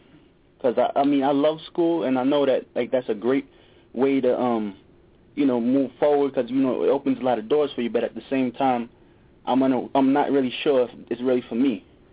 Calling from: Brooklyn, New York, United States; Oh, Brooklyn.

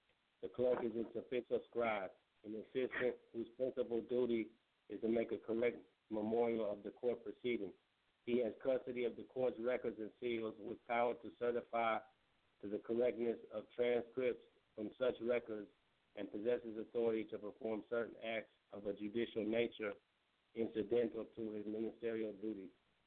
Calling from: Chicago, Illinois, United States; Well, Chicago.

